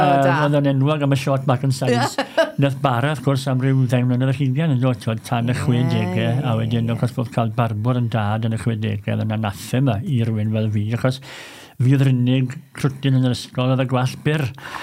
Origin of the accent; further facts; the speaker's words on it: Aberdare, Wales, United Kingdom; Un o Aberdâr, Sweet Aberdâr, Cwm Cynon, Brenhines y Cymloedd. Dyn cael yn eni a magu fyna, ym maes y dre, yng nghanol y dre, mewn tŷ teras gyffredin, mewn stryd hir iawn iawn.